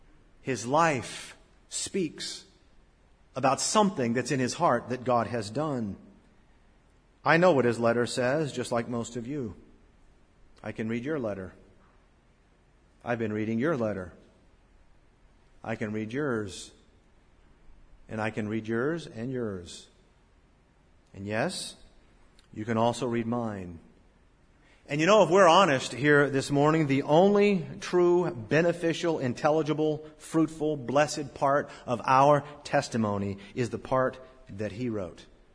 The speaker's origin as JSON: {"language": "English", "town": "Boston", "region": "Massachusetts", "country": "United States", "said": "then finally, I realized, I'm the jerk from Boston. I'm the one with the problem."}